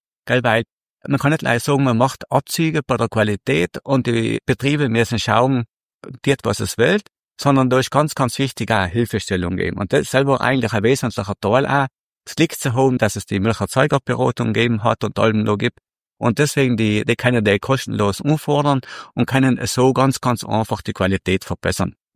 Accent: Trentino-Alto Adige, Italy; Und da sind wir Südtiroler wirklich ganz, ganz gut.

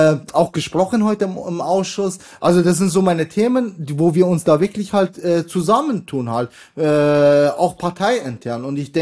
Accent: Bavaria, Germany; ich komme ja aus Bayern, wir haben über 140 Wasserkraftanlagen, kleine Wasserkraftanlagen

